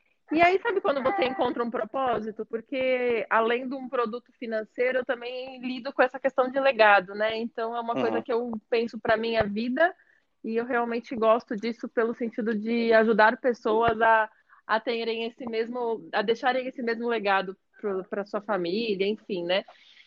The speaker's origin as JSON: {"language": "Portuguese", "region": "Rio Grande do Sul", "country": "Brazil", "tie": "born or raised there", "also_born_or_lived": "Brasília", "lives_now": "São Paulo, Brazil", "said": "mas eu fui criada no Rio Grande do Sul, né? E desde então que eu vim para São Paulo"}